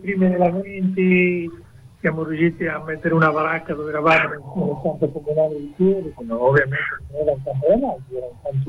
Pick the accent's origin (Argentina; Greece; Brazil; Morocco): Argentina; Italian is a second language; moved away as an adult; now in Italy; io ero arrivato in Italia negli anni 90, e dopo un po' di tempo, siccome ho giocato a rugby tutta la mia vita, anche da Argentina